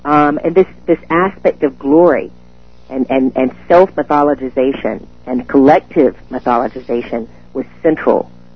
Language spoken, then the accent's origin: English; the South, United States; you know, I'm from the South. So much of language is metaphoric.